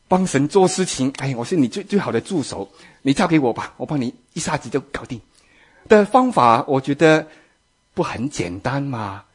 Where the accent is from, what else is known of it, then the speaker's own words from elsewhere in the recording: Guangdong, China; accent: Cantonese; 我们广东话一跤